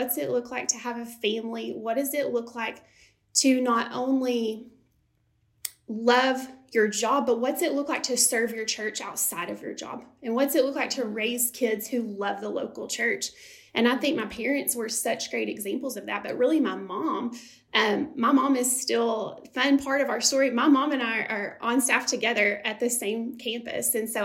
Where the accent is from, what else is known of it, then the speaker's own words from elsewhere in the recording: Benton, United States; you mentioned I grew up in Benton and I went to First Baptist Benton.